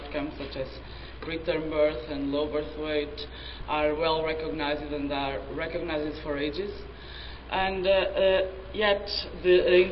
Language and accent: English; Porto, Porto District, Portugal; I'm the one from outside here. I'm from Portugal, from Porto, in the north of Portugal